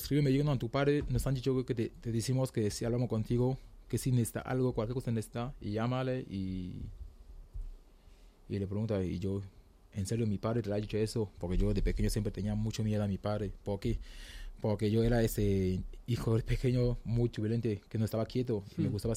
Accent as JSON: {"language": "Spanish", "town": "Douala", "region": "Littoral", "country": "Cameroon", "second_language": "Spanish", "said": "Soy de Camerún. Y mi ciudad se llama Douala, la segunda capital, la capital económica de Camerún."}